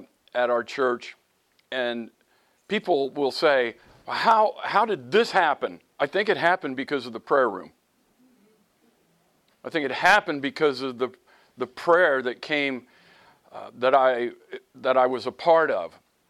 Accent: Dayton, Ohio, United States; I grew up in Dayton, Bethel.

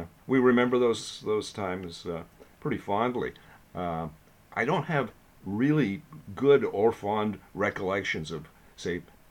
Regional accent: Sault Ste. Marie, Ontario, Canada; he and I grew up in Sault Ste. Marie, Ontario

